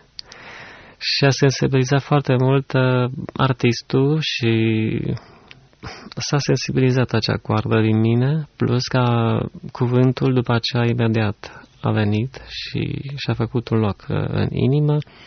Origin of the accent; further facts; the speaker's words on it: Cluj-Napoca, Cluj County, Romania; also born or lived in Craiova; am fost 10 ani craioveni, dar împreună și eu și soția suntem din Cluj.